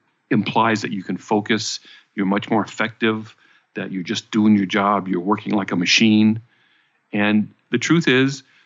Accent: San Francisco, California, United States; We came from San Francisco, so it's not a quarter anymore.

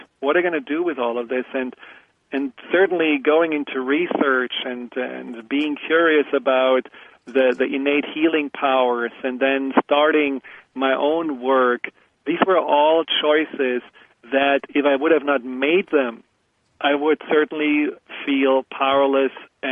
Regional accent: Germany; accent: German; English is a second language; what about my English and my German accent and will people make fun of me?

